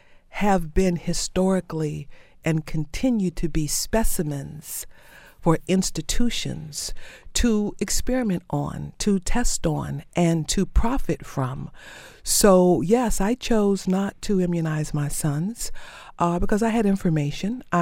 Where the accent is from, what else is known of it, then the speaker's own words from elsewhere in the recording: Mississippi, United States; I'm originally from Mississippi, where I currently live.